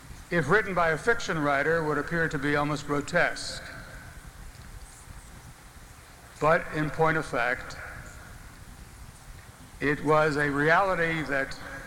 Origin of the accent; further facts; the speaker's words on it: Baltimore, Maryland, United States; born there; I was born in Baltimore, Maryland, born of Russian Jewish immigrant parents who came to the United States